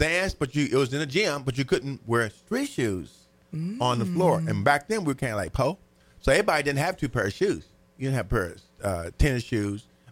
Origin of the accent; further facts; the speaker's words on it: Terre Haute, Indiana, United States; In my hometown's Terre Haute, but I went to four different high schools and didn't finish none of them.